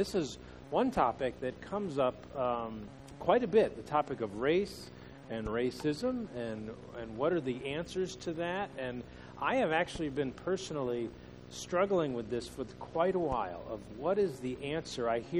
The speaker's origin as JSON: {"language": "English", "region": "East Coast", "country": "United States", "tie": "born or raised there", "said": "So I grew up in an Italian family. I grew up on the East Coast, and one of the things I noticed is I transferred to college, to Purdue University in 1986."}